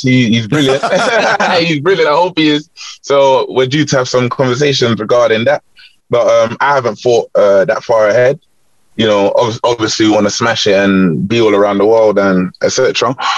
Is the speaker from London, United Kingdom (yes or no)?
yes; Tottenham, London, United Kingdom; And, you know, growing up in Tottenham